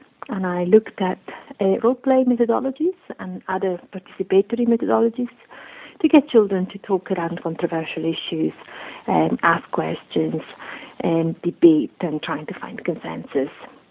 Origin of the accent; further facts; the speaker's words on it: Italy; English is a second language; I'm originally from Italy. I gained my first degree at the University of Turin.